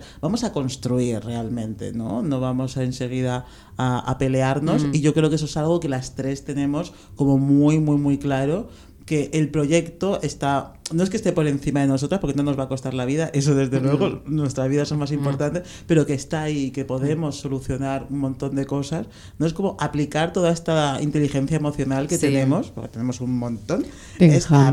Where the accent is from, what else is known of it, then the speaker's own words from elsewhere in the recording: Spain; Porque todas somos españolas